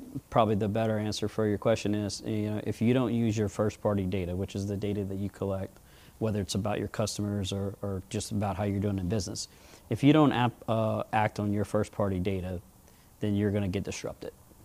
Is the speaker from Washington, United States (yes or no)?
no; Louisiana, United States; Now I walk in a crowd, very proud, put my cowboy boots on, you know, show them that I'm from Louisiana, and for some reason, people love that.